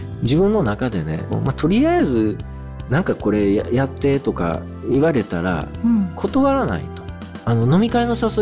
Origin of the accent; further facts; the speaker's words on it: Fukuoka, Japan; moved away as an adult; now in Kurashiki, Japan; まあ、これは僕はだから大学までは九州福岡にいて、